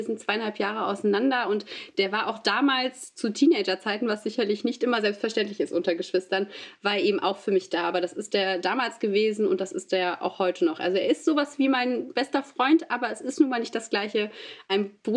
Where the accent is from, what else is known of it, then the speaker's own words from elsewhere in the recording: Mönchengladbach, North Rhine-Westphalia, Germany; ich komme zwar aus Mönchengladbach, ich bin hier geboren und wohne hier